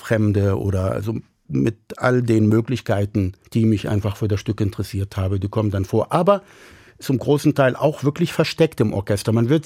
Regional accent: Palestine; German is a second language; moved away; Es kommen schon Stimmen vor, aber das sind eher Stimmen aus meiner alten Heimat. Das sind palästinensische Gesänge

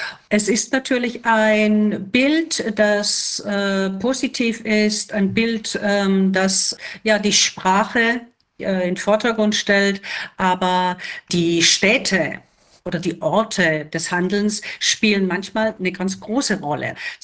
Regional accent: Stuttgart, Baden-Württemberg, Germany; Ja, ich komme ja aus Stuttgart

